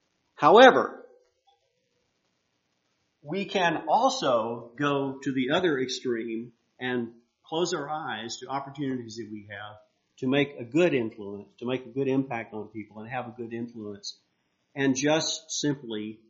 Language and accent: English; Mississippi, United States; also born or lived in Alabama; Now, I can talk about this because I was raised in Mississippi, a state that has the Confederate battle flag as a part of its state flag. And I went to school in Alabama